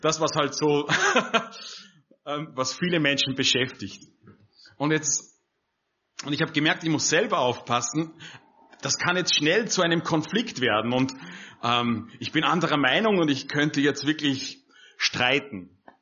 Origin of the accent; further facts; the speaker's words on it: Austria; ich komme aus Österreich